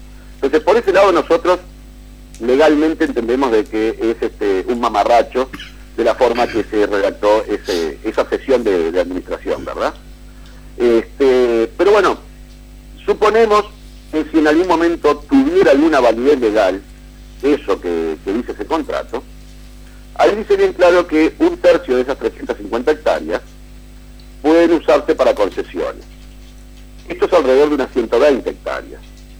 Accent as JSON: {"language": "Spanish", "country": "Uruguay", "said": "somos todos los uruguayos que vivimos en este país."}